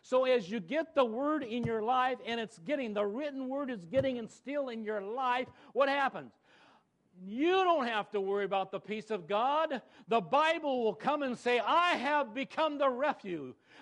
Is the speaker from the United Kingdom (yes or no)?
yes; England, United Kingdom; now in United States; I don't have a television, but I have Netflix, and I have a means of getting to English. I'm an Englishman.